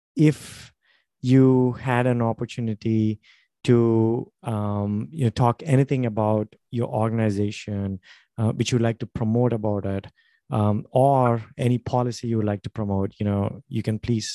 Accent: India; moved away; I'm also a foreign national, as you know. You know, I came from India.

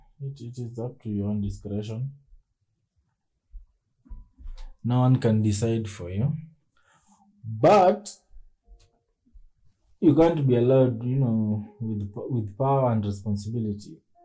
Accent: Kenya; I am neither Japanese nor Greek. I am but a Kenyan.

